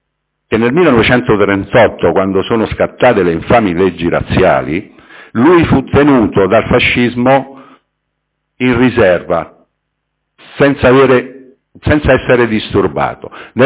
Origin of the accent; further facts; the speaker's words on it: Rome, Lazio, Italy; io lo dico da romano, ma la conosco ormai da qualche anno